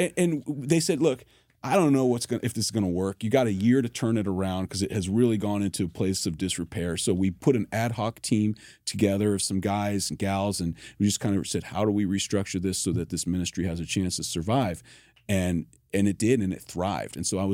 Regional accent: Connecticut, United States; I felt called back to my home state of Connecticut to start a church

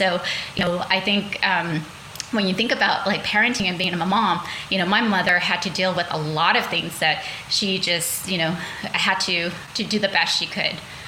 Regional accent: Denver, Colorado, United States; now in Sacramento, United States; So we grew up in Denver, Colorado, which a lot of people don't know that about our family, but we stayed there for about 2 years, and then we decided to kind of move with relatives here to Sacramento.

